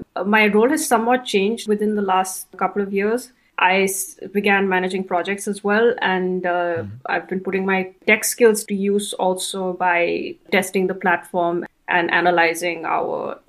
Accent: India; build relationships with civil society organizations in India, which is my home country.

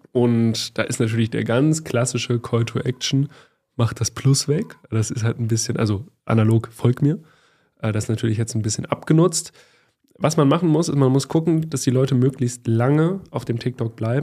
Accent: Düsseldorf, North Rhine-Westphalia, Germany; ich bin ja in Düsseldorf in der Großstadt aufgewachsen

